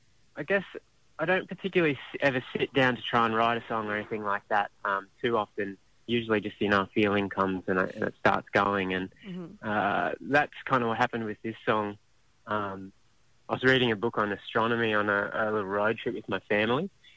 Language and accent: English; Brisbane, Queensland, Australia; born there; well, I was born in Brisbane and then kind of moved up to the Sunshine Coast as well.